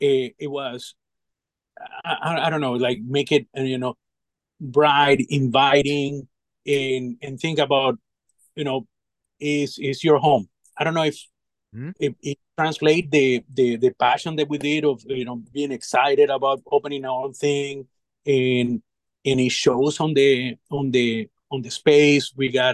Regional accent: Venezuela; moved away as an adult; now in Virginia, United States; Yeah, so I'm originally from Venezuela. And so I came here.

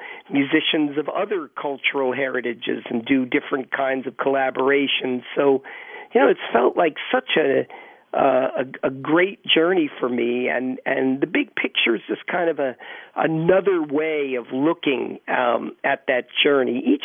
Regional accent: United States; because I grew up as an assimilated Jewish American.

